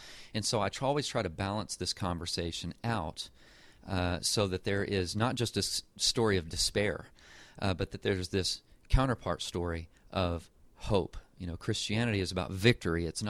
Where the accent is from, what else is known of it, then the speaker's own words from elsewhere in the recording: Texas, United States; I grew up in Texas and have a family that has an affinity for Dallas Theological Seminary